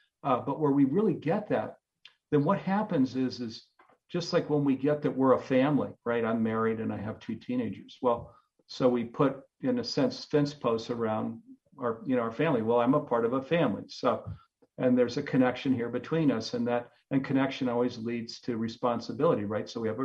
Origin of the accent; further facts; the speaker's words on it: California, United States; You know, I come from Silicon Valley.